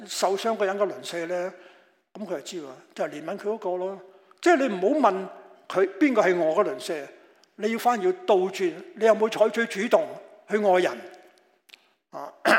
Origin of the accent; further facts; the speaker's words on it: China; 我必須要提一提我哋中國人成日請人食飯嗰個習慣啊